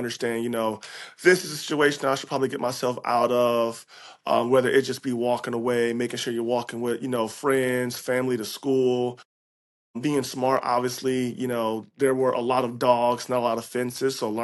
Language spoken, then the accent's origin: English; Detroit, Michigan, United States; Grew up in Detroit in the 90s. So it wasn't the best place to be. And I grew up in the heart of Detroit on the west side.